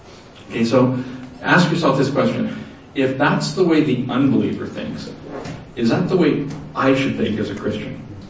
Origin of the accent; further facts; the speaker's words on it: Ontario, Canada; I'm from Northern Ontario in general